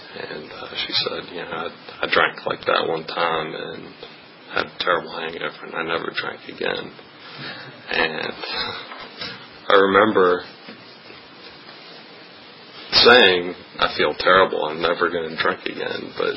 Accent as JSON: {"language": "English", "region": "Florida", "country": "United States", "tie": "born or raised there", "said": "I grew up mainly in Florida."}